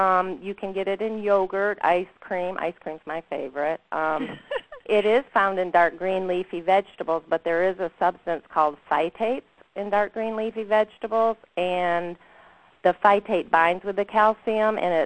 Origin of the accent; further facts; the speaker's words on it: Michigan, United States; I grew up in Michigan.